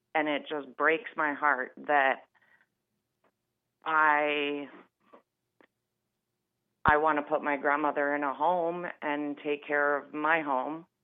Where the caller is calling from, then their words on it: Canada; And I'm from Canada